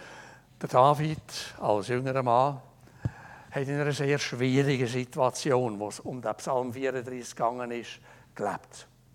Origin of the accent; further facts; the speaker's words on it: Switzerland; Wir sind es vielleicht manchmal als Schweizer oder als Europäer viel zu wenig bewusst